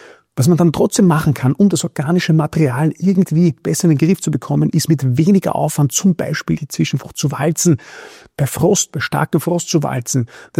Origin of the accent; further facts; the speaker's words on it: Austria; Durch diesen Gatsch, wie man bei uns in Österreich sagt, kann der Boden an dieser Stelle nicht mehr atmen.